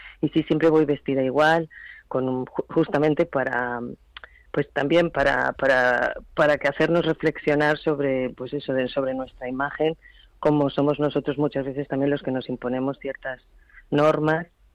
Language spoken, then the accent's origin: Spanish; Madrid, Community of Madrid, Spain; also born or lived in United Kingdom; Yo soy madrileña, como has dicho, pero he vivido 15 años en el Reino Unido. Y volví a España Y claro, ya estaba a punto de cumplir los 40